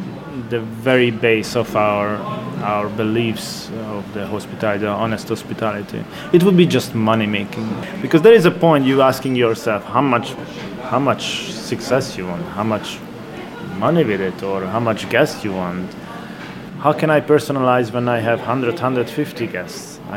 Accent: Hungary; English is a second language; because I'm from Hungary. We don't have the sea. We have lakes, we have rivers.

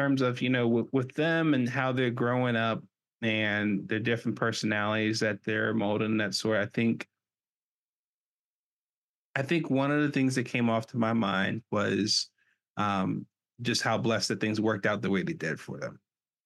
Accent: Memphis, Tennessee, United States; when I was growing up in Memphis at that time

